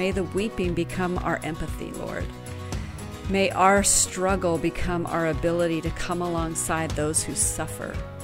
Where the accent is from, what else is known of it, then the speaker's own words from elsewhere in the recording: United States; at least in my case, since I'm an American, I'm a pull her up by her bootstraps kind of girl.